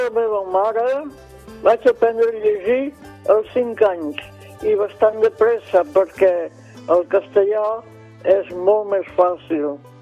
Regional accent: Catalonia, Spain; i a més perquè sóc catalana.

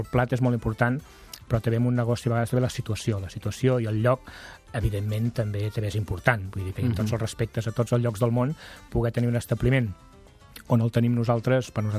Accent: Santa Pau, Catalonia, Spain; És el meu poble, per mi és meravellós, i és un poble que està dintre el casc antic del poble, històric, parc natural, dintre la fageda, Santa Pau

